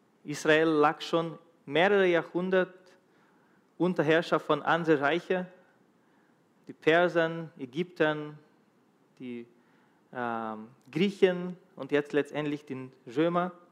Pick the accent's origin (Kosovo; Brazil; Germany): Brazil; ich bin in Brasilien groß geworden und obwohl ich mit meinen Eltern noch als kleines Kind Deutsch sprach, war mein Wortschatz auf Deutsch nicht so umfangreich.